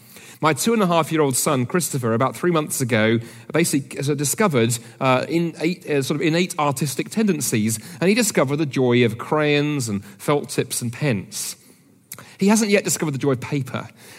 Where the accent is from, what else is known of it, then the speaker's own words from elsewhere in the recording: United Kingdom; because I'm British